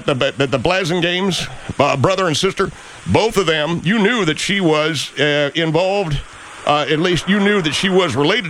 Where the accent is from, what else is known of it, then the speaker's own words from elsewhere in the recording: Corona, California, United States; I'm from Corona, California, and I am a host on a show here today.